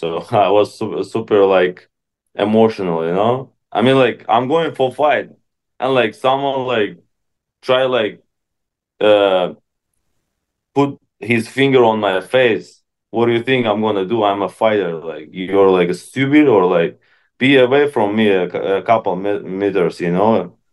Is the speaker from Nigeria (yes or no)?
no; Russia; English is a second language; now in United States; because I grew up in Russia, so we have a little bit different